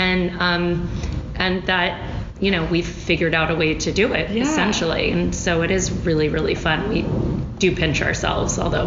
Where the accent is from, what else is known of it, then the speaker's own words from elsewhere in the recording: Baltimore, Maryland, United States; And I'm from Baltimore, so